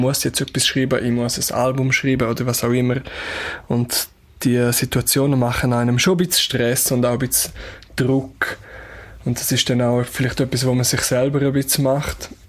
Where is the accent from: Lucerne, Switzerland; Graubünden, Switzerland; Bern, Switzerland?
Graubünden, Switzerland; ein Ort, fest verbunden mit meiner Heimat, mit den Bündner Bergen. Das ist natürlich mein «Dihei».